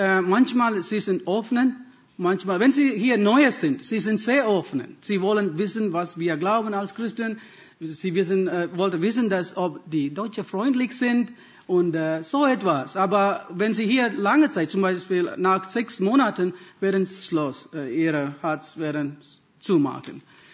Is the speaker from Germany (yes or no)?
no; Sri Lanka; born there; German is a second language; Ich bin in Sri Lanka geboren, in einer multireligiösen Familie, wo wir Katholik, meine Mutterseite und meine Vaterseite waren Hindus und habe ich auch Buddhisten Onkel und Tante